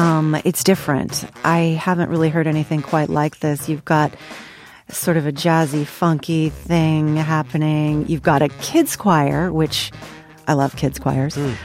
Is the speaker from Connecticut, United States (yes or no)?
no; Elgin, Illinois, United States; born there; I was born in Elgin.